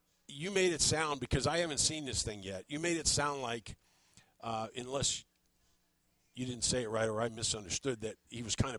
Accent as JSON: {"language": "English", "town": "Miami Beach", "region": "Florida", "country": "United States", "tie": "born there", "said": "Okay, let me first preface it with talking about my upbringing. I was born in Miami Beach, Florida."}